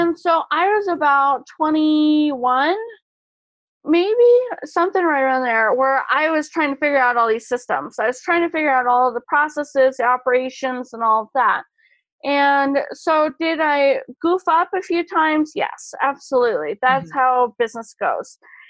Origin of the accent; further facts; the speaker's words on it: Colorado Springs, Colorado, United States; And so I grew up in Colorado Springs.